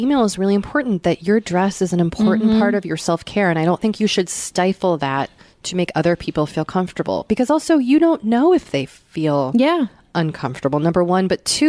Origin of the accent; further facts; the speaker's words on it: Seattle, Washington, United States; 2 months ago, we moved to Seattle, my hometown, but a place I haven't lived in 14 years.